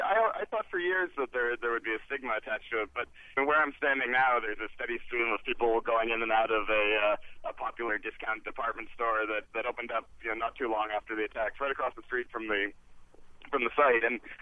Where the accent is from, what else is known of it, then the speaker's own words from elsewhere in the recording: New York, United States; But looking at it as a New Yorker, it looks like a giant hole in the ground.